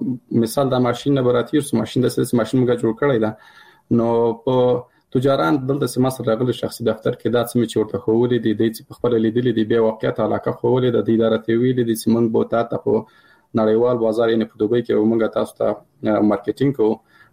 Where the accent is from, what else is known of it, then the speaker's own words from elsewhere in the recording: Afghanistan; مثال زه د کابل د پکتیا يم